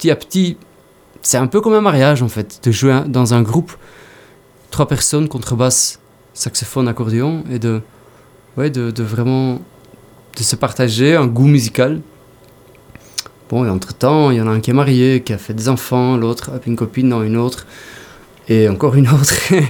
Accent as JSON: {"language": "French", "country": "Belgium", "said": "Enfin, ici, moi, je viens de Belgique, mais c'est quand même le côté éduqué, tu vois."}